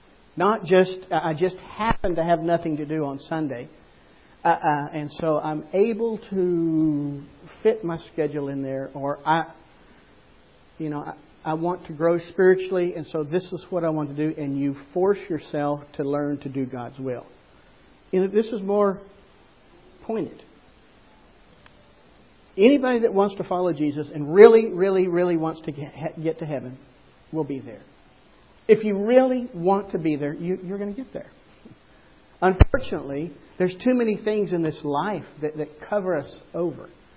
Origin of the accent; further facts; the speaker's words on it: Oklahoma, United States; Oklahoma, I'll say that. I'm from Oklahoma.